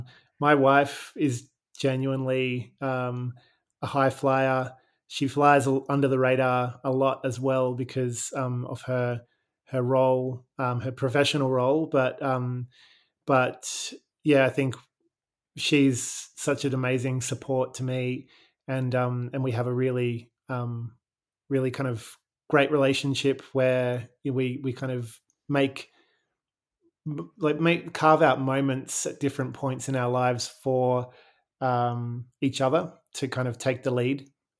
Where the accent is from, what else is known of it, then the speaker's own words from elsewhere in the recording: Brisbane, Queensland, Australia; Yeah, I feel like growing up in Brisbane in the 80s, showing my age a little bit, but growing up in Brisbane in the 80s was such an amazing place to be